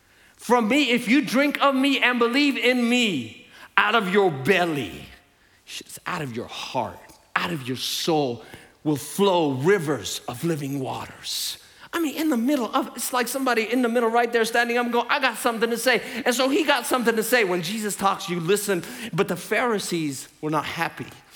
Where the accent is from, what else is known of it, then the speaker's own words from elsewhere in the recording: Jerusalem, Jerusalem District, Israel; also born or lived in Mount of Olives; I was born on the Mount of Olives. I grew up on the Via Dolorosa in an Armenian community in Jerusalem.